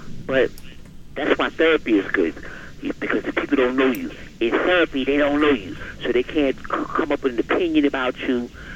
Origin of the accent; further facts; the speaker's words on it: New York, United States; I'm a New Yorker, so I've been studying them for a while.